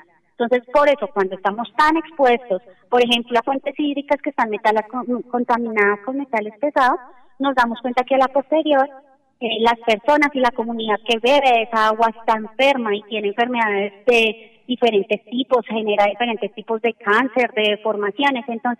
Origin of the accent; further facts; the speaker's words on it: Colombia; Y eso es algo que como colombianos deben orgullecernos mucho.